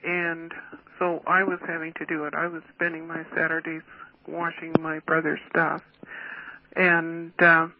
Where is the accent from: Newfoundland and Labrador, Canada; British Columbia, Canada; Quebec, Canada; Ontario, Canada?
British Columbia, Canada; Salt Spring Island; Well, I grew up on Salt Spring, and we didn't have electricity, running water, or telephone.